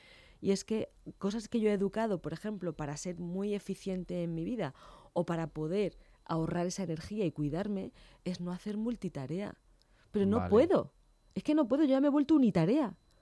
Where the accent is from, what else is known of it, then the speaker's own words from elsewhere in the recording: Region of Murcia, Spain; Pues yo me voy a la playa Murcia, a mi tierra.